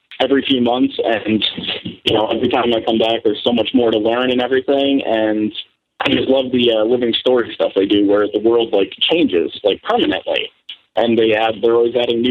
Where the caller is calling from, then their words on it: Massachusetts, United States; I'm calling from Massachusetts.